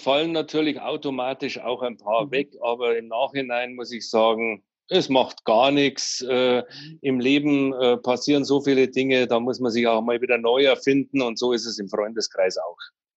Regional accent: Bavaria, Germany; Ich komme aus Bayern.

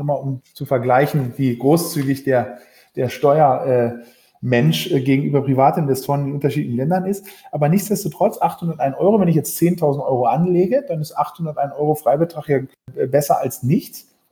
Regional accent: Norderney, Lower Saxony, Germany; now in Berlin, Germany; obwohl ich in Berlin wohne, sogar in Berlin geboren bin, bin ich aufgewachsen auf Norderney, also auch voll ja, hallo, im Sturm gelegen. Ja, meine Mutter ist Norderneyerin

